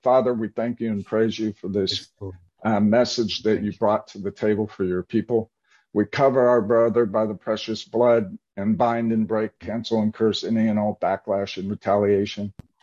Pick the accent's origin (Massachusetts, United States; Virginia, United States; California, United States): Massachusetts, United States; Worcester; accent: Boston; I'm in Worcester, Massachusetts at the time, and that's my Boston accent, Worcester.